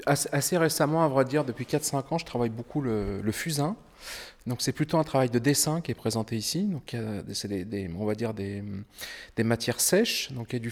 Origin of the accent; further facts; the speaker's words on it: Sarlat, Nouvelle-Aquitaine, France; Moi, je suis natif d'à côté de Sarlat, et donc j'évoque les paysages de falaises, de rivières, qui sont plutôt des paysages naturels, qui m'ont permis de grandir, on va dire, et auxquels je garde un très fort attachement.